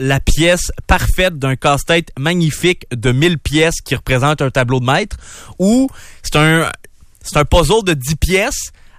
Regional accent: Montreal, Quebec, Canada; moi, je viens des banlieues de Montréal

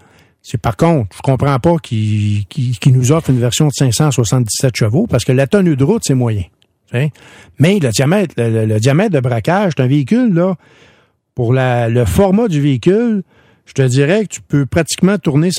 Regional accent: Quebec, Canada; Ben, nous, chez nous, en Québec, non.

